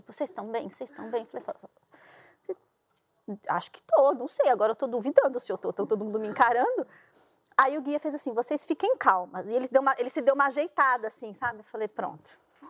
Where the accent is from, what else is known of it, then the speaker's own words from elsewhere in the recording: São Paulo, Brazil; eu sou de São Paulo, né?